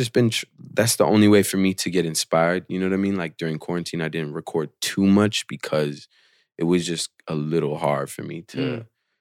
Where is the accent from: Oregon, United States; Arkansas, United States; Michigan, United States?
Oregon, United States; Portland; I was born and raised in Portland. So, you know, like I always was an internet kid more than anything.